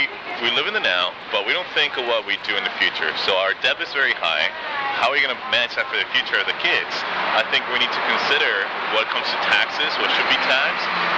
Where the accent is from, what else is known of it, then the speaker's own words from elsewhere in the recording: Santiago, Santiago Metropolitan Region, Chile; Yes, I'm from Santiago.